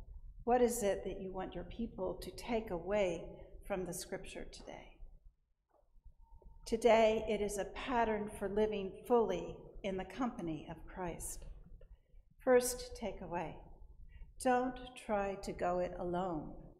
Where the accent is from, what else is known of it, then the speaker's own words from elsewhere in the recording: Kansas City, Missouri, United States; I grew up in Kansas City, by the way, and there's a place in Kansas City called the Country Club Plaza